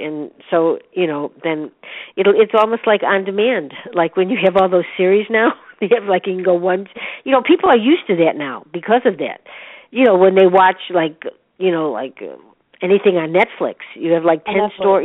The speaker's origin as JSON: {"language": "English", "town": "Chicago", "region": "Illinois", "country": "United States", "said": "I'm from Chicago, so it is different."}